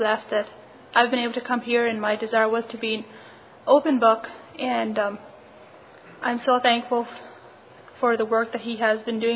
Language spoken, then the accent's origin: English; Nova Scotia, Canada; I'm from Nova Scotia, Canada.